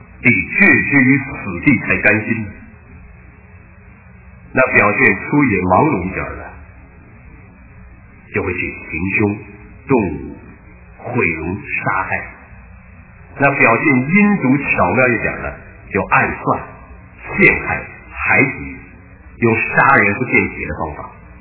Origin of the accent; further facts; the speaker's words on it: China; 对于说谎呢，咱们中国人呢，那简直是不用提了